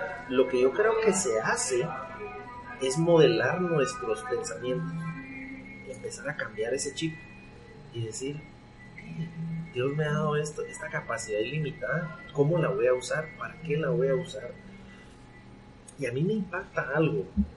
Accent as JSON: {"language": "Spanish", "country": "Guatemala", "said": "yo soy guatemalteco, chapín hecho en Guatemala"}